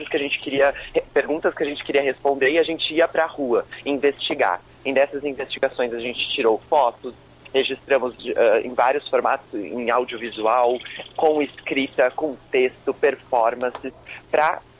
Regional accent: Caxias do Sul, Rio Grande do Sul, Brazil; encontre enquanto caxiense, enquanto gaúcho, enquanto brasileiro, entende?

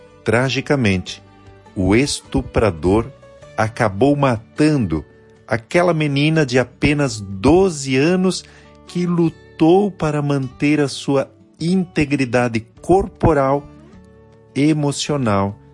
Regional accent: Santa Catarina, Brazil; now in Marau, Brazil; natural de Santa Catarina, minha terra.

